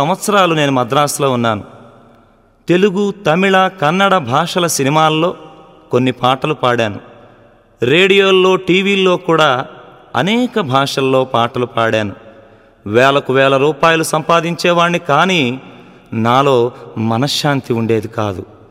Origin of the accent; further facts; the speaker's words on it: Eluru, Andhra Pradesh, India; నేను హైందవ కుటుంబంలో పుట్టి పెరిగాను. ఊరు పశ్చిమ గోదావరి జిల్లా ఏలూరు.